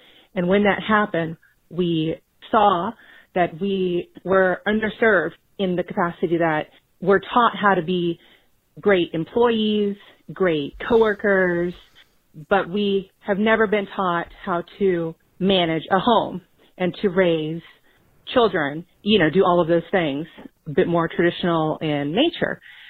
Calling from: Houston, Texas, United States; I'm calling from Houston, Texas.

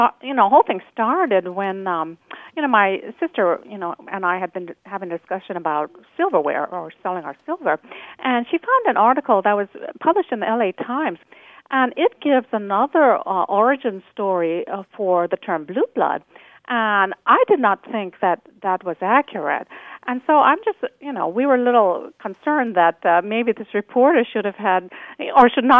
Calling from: Amherst, Massachusetts, United States; I'm calling from Amherst, Mass.

